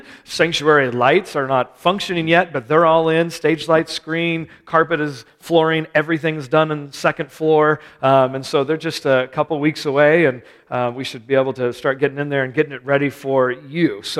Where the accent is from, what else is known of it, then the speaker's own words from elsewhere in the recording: California, United States; And then, I know, I'm from California